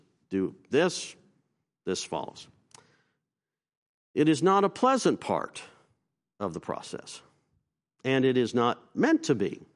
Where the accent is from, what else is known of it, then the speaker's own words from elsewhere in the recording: Virginia, United States; I was a fella at the church that I grew up in Virginia.